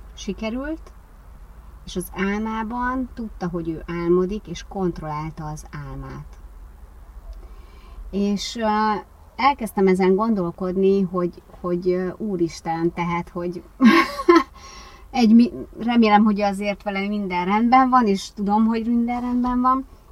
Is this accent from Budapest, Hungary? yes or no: yes; Budapest, Hungary; Én Angyalföldön nőttem föl egy régi bérházban, igazi gangfolyosós, pincés, szenes pincés bérházban, és ugye nagyszüleinkkel laktunk